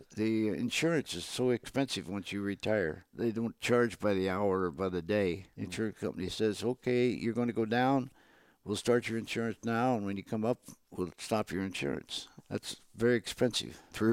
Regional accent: United States; Being an American. Can't beat that.

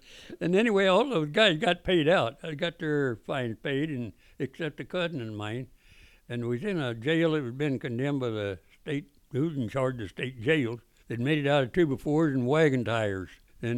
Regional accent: Inola, Oklahoma, United States; My hometown was Ainola, a little Indian town. And it was near Claremore in Tulsa and Muskogee. I was just kind of in a triangle there. And I grew up there on a farm.

